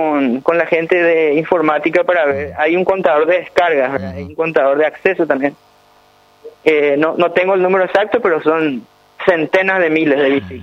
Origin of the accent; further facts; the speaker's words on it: Paraguay; En primer lugar somos paraguayos.